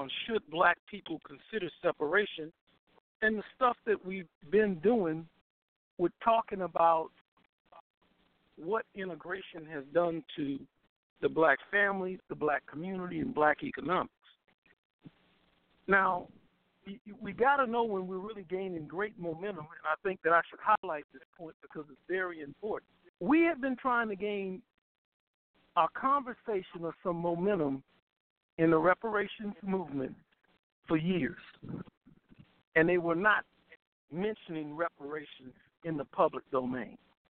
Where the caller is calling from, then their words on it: Louisiana, United States; I'm calling from Louisiana.